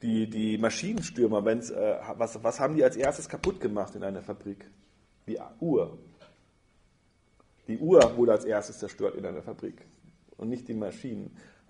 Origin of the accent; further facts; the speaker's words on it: North Rhine-Westphalia, Germany; ich komme ja aus dem Münsterland, also aus der Nähe des Ruhrgebiets, wo die Leute stolz darauf sind, in der fünften Generation bei Krupp zu arbeiten.